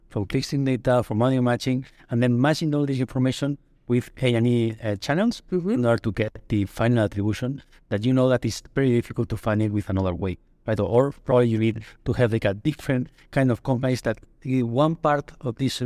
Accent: Barcelona, Catalonia, Spain; now in New York, United States; I'm the Manager Director for NetQuest in the US and Canada. And I'm originally from Barcelona, but I'm living in New York for almost 7 years now.

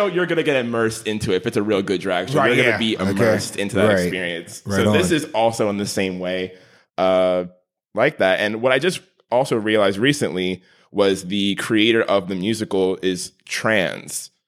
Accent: New York, United States; I'm from New York. So like when you talk about like queer icons, like that's one of them.

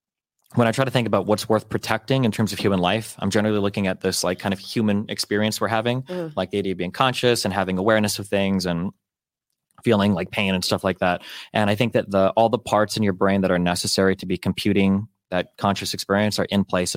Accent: Omaha, Nebraska, United States; They moved to Nebraska, and then I was born and raised in Omaha.

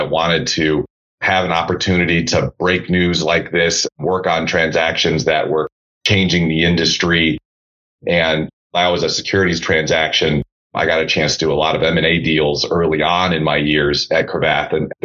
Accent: Iowa, United States; also born or lived in Illinois; So I'm a Midwest guy originally. I was born in Illinois. I was raised in Iowa all the way through high school.

